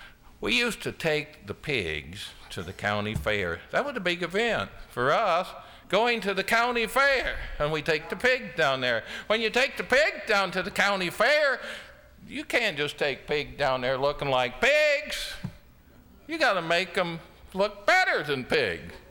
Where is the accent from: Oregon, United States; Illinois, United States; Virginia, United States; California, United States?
Illinois, United States; I grew up in Illinois. Now, for many of you that know nothing about Illinois, you think of Chicago. We actually don't claim Chicago.